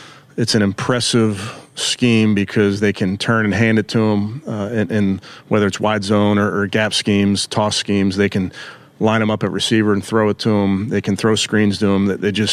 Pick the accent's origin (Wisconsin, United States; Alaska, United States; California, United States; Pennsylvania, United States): Pennsylvania, United States; Philadelphia; I grew up in Philly. I was a longtime listener of 610 WIP.